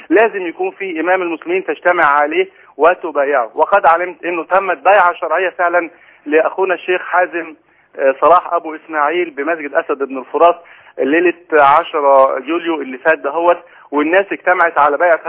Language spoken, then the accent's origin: Arabic; Cairo, Cairo Governorate, Egypt; انا حضرتك من القاهرة.